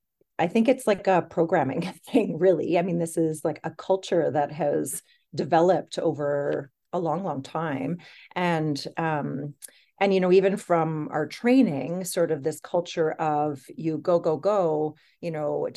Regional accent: Montreal, Quebec, Canada; I grew up in Montreal and I had two physician parents.

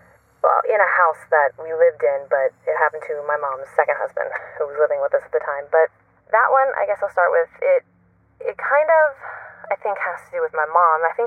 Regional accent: Maryland, United States; now in Florida, United States; I'm from Maryland, currently living in Florida.

